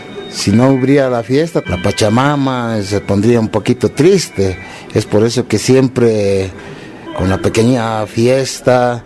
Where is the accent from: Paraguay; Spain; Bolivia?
Bolivia; Chulumani, La Paz; Yo soy de Chulumani.